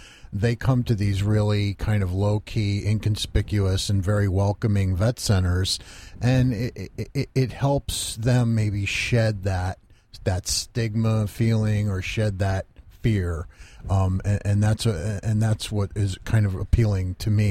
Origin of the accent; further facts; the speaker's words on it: Waterbury, Connecticut, United States; So once in a while, you're up in my hometown of Waterbury at the Naugatuck Valley Community College?